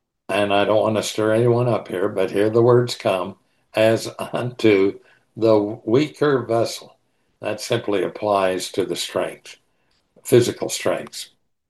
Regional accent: United States; In this country, if you're American, you can't tell me what to do. I'm an American.

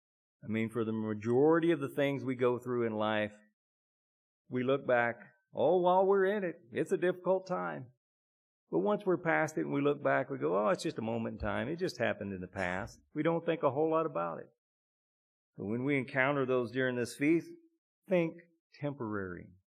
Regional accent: Arkansas, United States; when I was a kid growing up in Arkansas, we used to ride in the back of a pickup.

